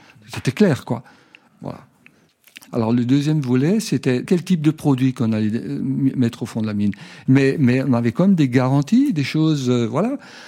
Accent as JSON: {"language": "French", "town": "Wittelsheim", "region": "Grand Est", "country": "France", "tie": "born or raised there", "said": "Oui, je suis né à Wittelsheim."}